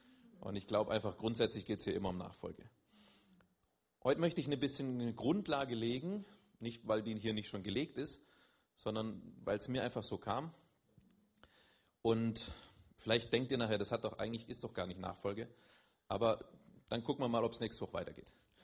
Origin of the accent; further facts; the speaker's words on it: Böblingen, Baden-Württemberg, Germany; also born or lived in Spain; now in Schwäbisch Hall, Germany; Wir sind jetzt seit 5 Jahren etwa hier in Schwäbisch Hall. Davor waren wir mal in Spanien. Ursprünglich komme ich aus Böbling, Simona aus dem Schwarzwald.